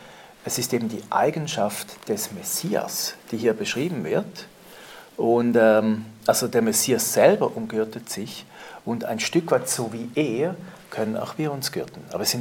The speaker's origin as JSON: {"language": "German", "country": "Switzerland", "said": "Ich war früher in der CVJM-Jungschar bei uns in der Schweiz"}